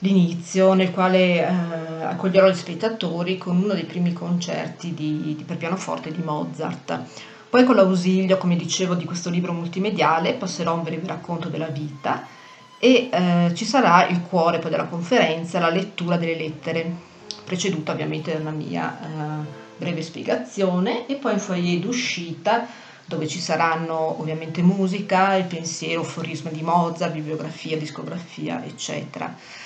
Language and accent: Italian; San Vito di Cadore, Veneto, Italy; also born or lived in Cortina d'Ampezzo; Allora, sono nata a Cortina d'Ampezzo, vivo a San Vito di Cadore da sempre, con qualche intermezzo veneziano.